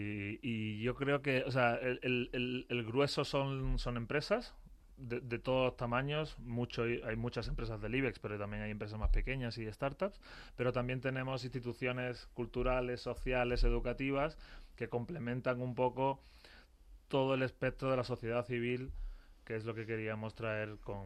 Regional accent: Huelva, Andalusia, Spain; pues yo soy de Huelva, Villaverde tiene casi el tamaño de Huelva

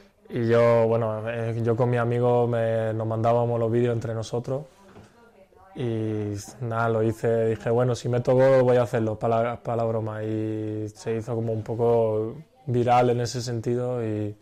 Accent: Spain; yo estoy en España y para mí yo llevo toda la vida en España y un orgullo estar aquí y poder representar a mi país.

